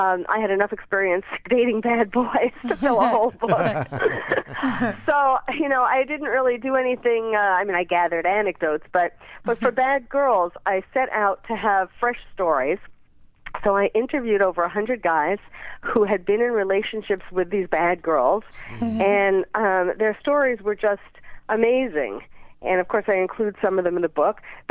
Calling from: Malibu, California, United States; From Malibu.

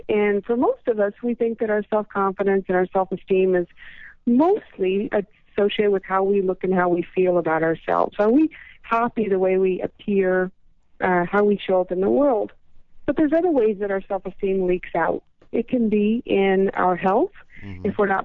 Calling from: Houston, Texas, United States; Houston, Texas.

